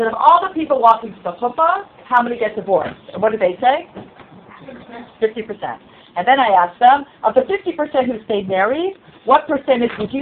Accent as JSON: {"language": "English", "town": "Toronto", "region": "Ontario", "country": "Canada", "lives_now": "Rockville, United States", "said": "I'm originally from Toronto. I live near Washington, D.C. now."}